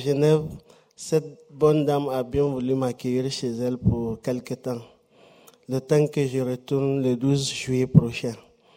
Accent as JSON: {"language": "French", "country": "Niger", "said": "Je viens du Niger. Niger, un pays de l'Afrique de l'Ouest, un pays sahélien."}